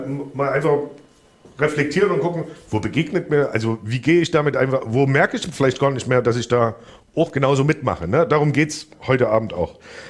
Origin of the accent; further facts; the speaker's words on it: Zwickau, Saxony, Germany; ich bin aus der Zwickauer-Ecke